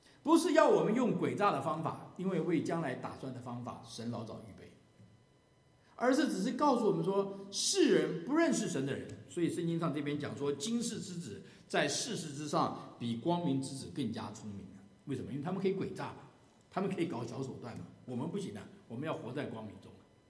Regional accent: China; 我们中国人都知道，人无远虑必有近忧啊。

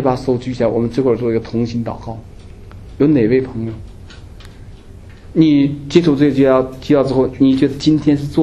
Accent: China; 我们中国人不喜欢别人曝视自己，也在公共场合比较含蓄

